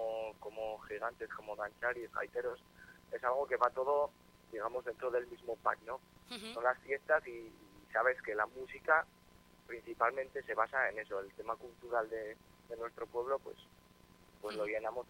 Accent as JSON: {"language": "Spanish", "town": "Tafalla", "region": "Navarre", "country": "Spain", "said": "Pues, la mayoría somos de Tafalla y Olite, la gran mayoría de Tafalla y Olite"}